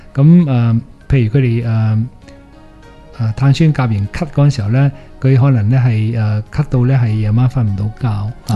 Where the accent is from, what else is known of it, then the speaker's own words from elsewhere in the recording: China; 我中国人你个个都係头发黑㗎啦